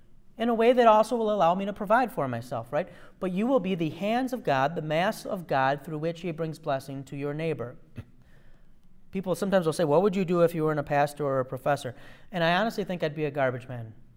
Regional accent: Detroit, Michigan, United States; Detroit, I grew up in the Detroit area, and Detroit had a little stretch where they fell behind for a bunch of reasons and there wasn't garbage pickup.

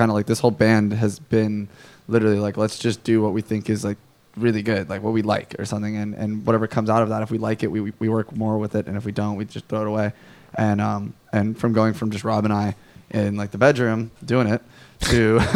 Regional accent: Los Angeles, California, United States; growing up in Los Angeles or in California kind of gives you like that kind of, I don't know, the beach is like so forced down your throat

